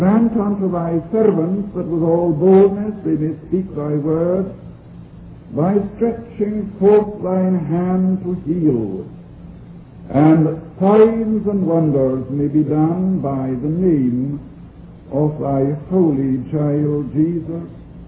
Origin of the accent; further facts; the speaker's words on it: Scotland, United Kingdom; accent: Scottish Highland; first language Scottish Gaelic; English is a second language; Then I do trust you will not find it too difficult to follow my Scottish Highland accent. Gaelic is my native language. I think in Gaelic, but I've got to come down to your level and talk to you in English.